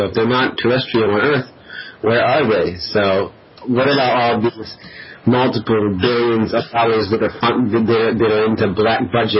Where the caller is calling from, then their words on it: Virginia, United States; Virginia.